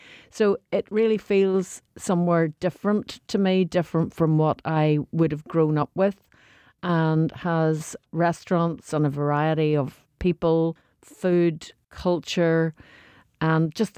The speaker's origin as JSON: {"language": "English", "region": "Northern Ireland", "country": "United Kingdom", "said": "I'm from Northern Ireland, so I hadn't been a lot to Dublin in my younger years"}